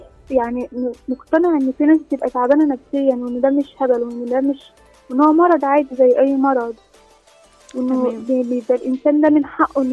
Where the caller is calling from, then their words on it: Gharbia, Egypt; من الغربية.